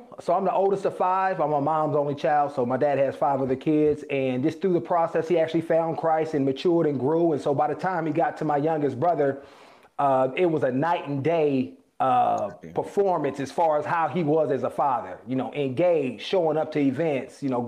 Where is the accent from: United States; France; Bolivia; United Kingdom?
United States; Oakland, California; You know, I grew up in Oakland, California, single parent, and my dad wasn't around in the traditional sense.